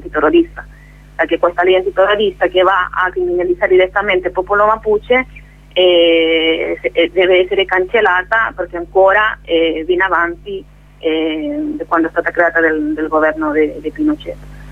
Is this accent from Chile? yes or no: yes; Chile; Italian is a second language; anche per me come cilena, è la prima problematica, questa Costituzione